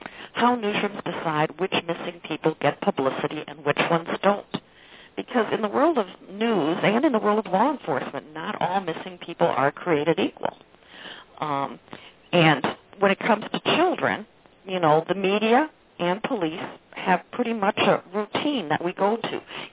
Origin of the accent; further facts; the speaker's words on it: Minnesota, United States; now in Minneapolis, United States; Well, I grew up on the Minnesota-Iowa state line, but I've spent most of my life living in the Twin Cities and working for television here in Minneapolis